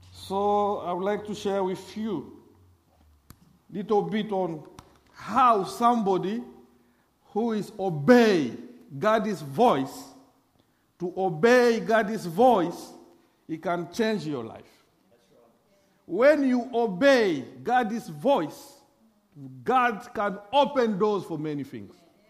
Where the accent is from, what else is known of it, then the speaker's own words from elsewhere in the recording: DR Congo; first language fr; English is a second language; Because English is my fifth language. I'm coming from French-speaking country. So French is my language.